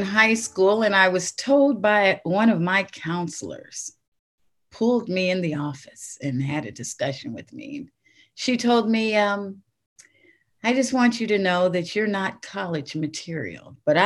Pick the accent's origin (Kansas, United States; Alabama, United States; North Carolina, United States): Kansas, United States; Kansas City; I grew up in Kansas City, Kansas, in a little place called Rosedale, which we in Wyandotte County, which we call the Dot.